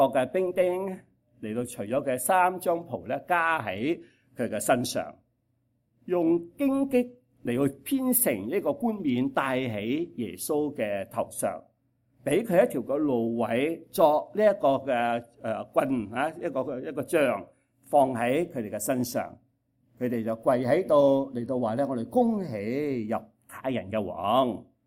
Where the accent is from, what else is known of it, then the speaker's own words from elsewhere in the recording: Guangdong, China; 我哋广东人有一句咁样话